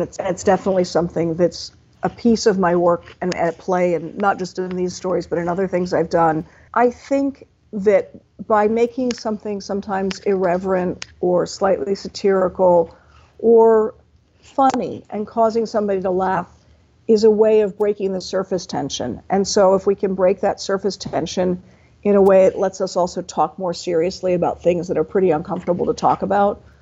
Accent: Washington, District of Columbia, United States; And I grew up in Washington, D.C.

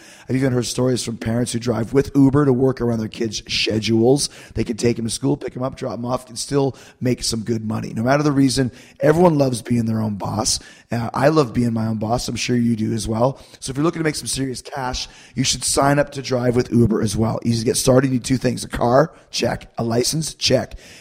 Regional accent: Canada; moving to Vancouver, Canada, my home country.

